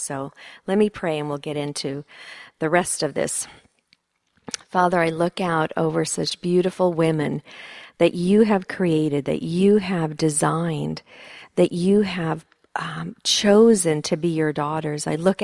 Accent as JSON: {"language": "English", "country": "Sweden", "tie": "born or raised there", "also_born_or_lived": "United States / Germany", "moved": "yes", "lives_now": "Santa Barbara, United States", "said": "And I was born and raised in Sweden, and then partially in America, and then we spent 7 years in Germany. And now we've been back in Santa Barbara for the last 3 years."}